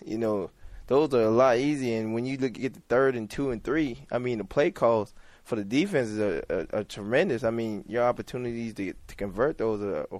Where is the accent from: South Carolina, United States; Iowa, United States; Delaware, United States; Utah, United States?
South Carolina, United States; Even though he's from Alabama and I'm from South Carolina